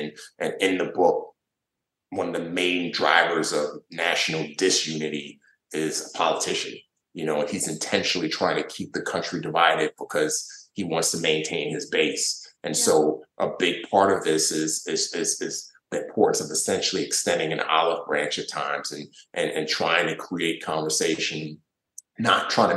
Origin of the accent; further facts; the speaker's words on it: Nigeria; just like I was from Nigeria.